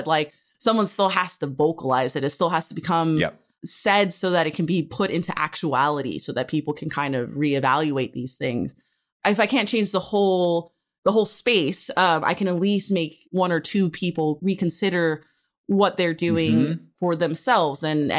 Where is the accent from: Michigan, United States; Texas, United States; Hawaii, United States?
Hawaii, United States; moved away; I've been kind of very lucky being, you know, Native Hawaiian, growing up in Hawaii. I was taught a lot of these critical values in which we kind of stand on.